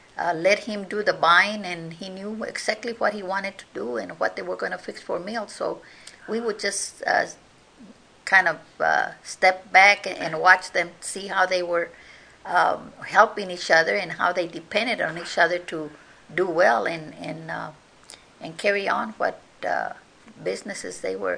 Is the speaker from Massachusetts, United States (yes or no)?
no; El Paso, Texas, United States; I was born here in El Paso, Texas.